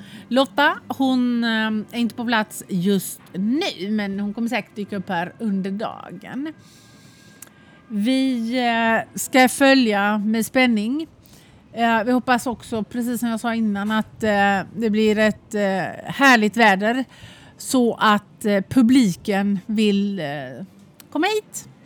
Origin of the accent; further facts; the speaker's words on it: Gothenburg, Västra Götaland County, Sweden; Ja, jag är från Göteborg, hör ni det? Det blir värre och värre ju mer man är här.